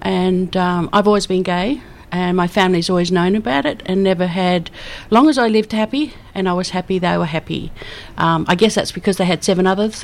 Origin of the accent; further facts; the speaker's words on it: Adelaide, South Australia, Australia; now in Melbourne, Australia; Yeah, I come from Adelaide. All my family's in Adelaide initially. And then we came to Melbourne in 83 with my partner then.